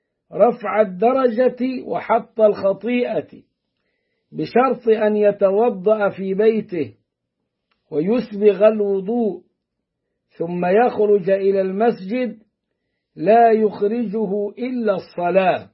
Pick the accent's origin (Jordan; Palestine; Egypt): Egypt; Upper Egypt; إنه إحنا عندنا في الصعيد يقولوا على الحذاء عزكم الله مركوب